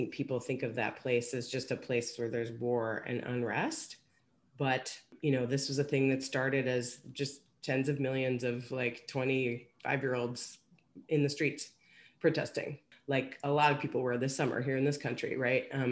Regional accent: Illinois, United States; And so I was born in Southern Illinois when he worked at a prison down there called Vienna. And then we moved up to Central Illinois for him to take over as warden at the Logan Correctional Center.

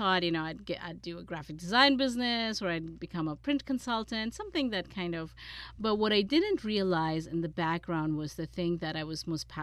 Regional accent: India; born there; No. So I was born in India.

